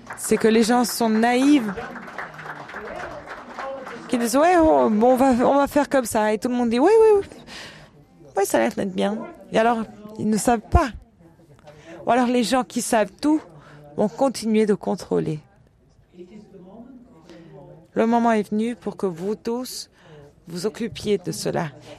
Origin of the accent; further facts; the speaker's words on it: Beirut, Beirut Governorate, Lebanon; moi, j'ai grandi à Beyrouth pendant un bon moment